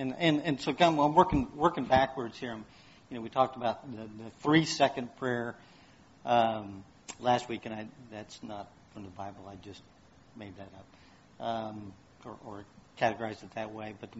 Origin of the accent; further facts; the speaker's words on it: Houston, Texas, United States; You know, I grew up in Houston. I know about combat driving. That's how I was raised.